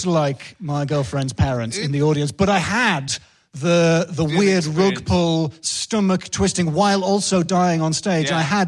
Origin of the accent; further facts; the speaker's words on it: England, United Kingdom; I'm quite an emotionally repressed... English northern man. I'm half Scottish